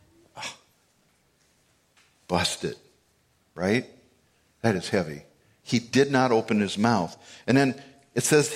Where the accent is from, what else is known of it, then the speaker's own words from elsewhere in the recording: Minnesota, United States; I like a nice, calm lake. I'm a Minnesotan.